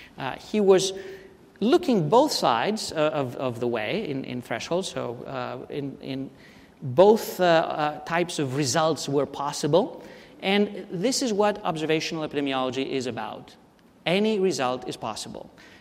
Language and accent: English; Greece; I'm Greek. I owe so much debt. Well, I'm also American